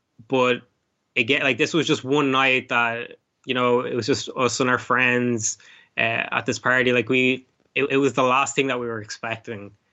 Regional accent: Ireland; because I was raised here in Ireland

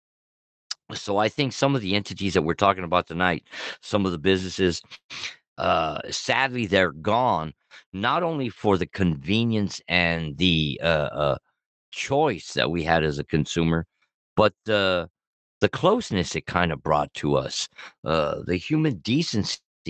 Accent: California, United States; growing up in Montevideo, California, I used to go to a lot of those park programs after school or a summer.

